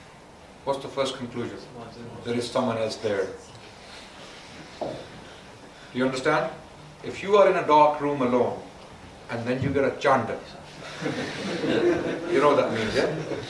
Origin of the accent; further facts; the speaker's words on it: Pakistan; because I grew up in Pakistan. I used to see that very often.